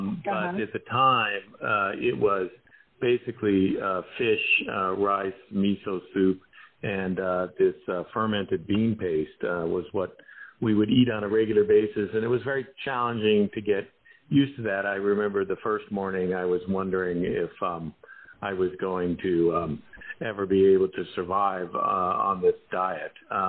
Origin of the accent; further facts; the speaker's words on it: Idaho, United States; I grew up in Idaho, and when I was in junior high school